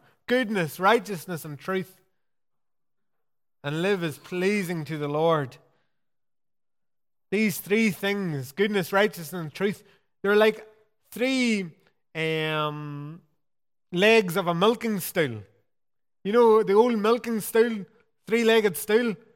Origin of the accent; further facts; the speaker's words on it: Pomeroy, Northern Ireland, United Kingdom; I come from Tyrone in a wee place called Pomeroy. And beside Pomeroy is another little village called Donoughmore.